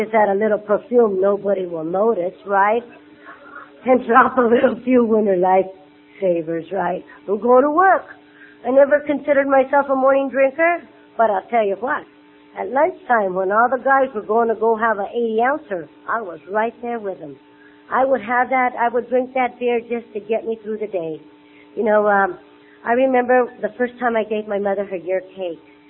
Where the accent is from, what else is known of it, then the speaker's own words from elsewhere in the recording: Montclair, California, United States; Now, I'm from Montclair. I've never been out of California.